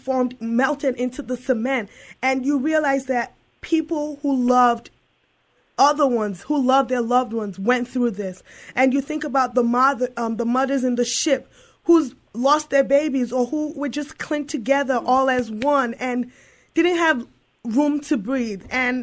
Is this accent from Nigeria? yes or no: yes; Nigeria; probably my forefathers and relatives probably did go through that because I'm originally from Nigeria.